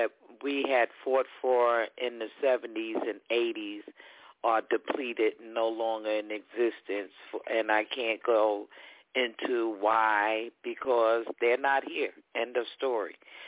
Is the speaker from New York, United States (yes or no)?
yes; Ellenville, New York, United States; I'm from Ellenville, New York, the KKK capital of this state.